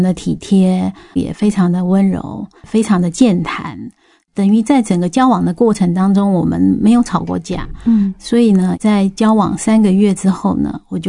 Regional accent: Taipei, Taiwan; now in Zhongli, Taiwan; 对，因为我是从台北嫁到中立

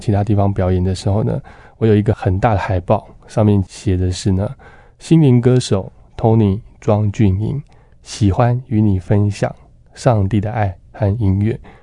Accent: Sanchong, New Taipei, Taiwan; 我是从小有在新北市的三重出生哦。当时我住在三重的环境，我感觉就是那边治安都不是很好，街道上常常每天都会看到国中生哦，常常都在打架。

